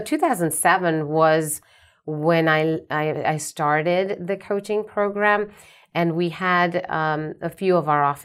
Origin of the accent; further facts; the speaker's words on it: England, United Kingdom; I'm from England.